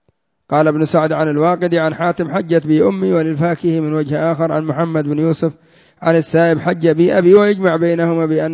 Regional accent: Yemen; وما يسمى الآن عندنا في اليمن بالعصبة النسائية

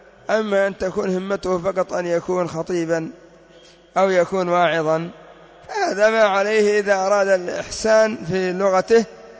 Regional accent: Yemen; وعندنا في اليمن يقولون فلان ينقط الدم

